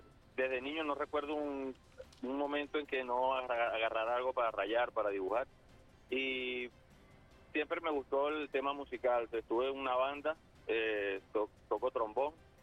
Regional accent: Lagunillas, Zulia, Venezuela; also born or lived in Maracaibo; yo nací en Maracaibo, me crié en la costa oriental del lago, municipio de Lagunilla, municipio de Santa Rita

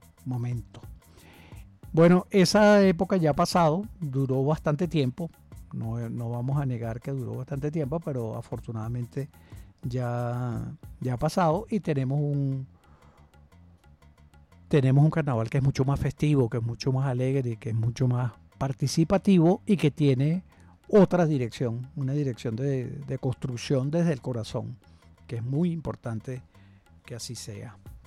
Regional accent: Caracas, Capital District, Venezuela; born there; ahí sí nací yo, en La Pastora, en el barrio El Polvorín, a las faldas del Guarayra Repano

